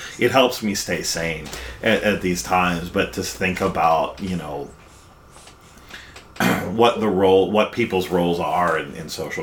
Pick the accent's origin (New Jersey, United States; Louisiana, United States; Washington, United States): New Jersey, United States; South Plainfield; I grew up in South Plainfield.